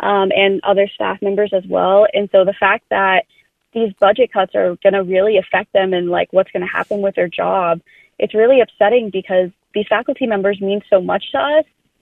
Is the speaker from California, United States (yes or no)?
no; Alaska, United States; I was born and raised here in Alaska, and just watching everything that's happening is really hurting me.